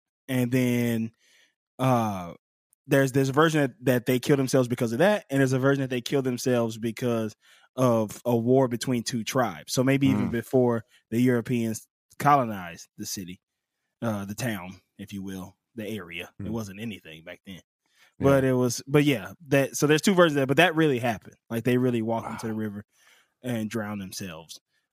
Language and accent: English; Pascagoula, Mississippi, United States; This in my hometown. I'm from Pascagoula, Mississippi.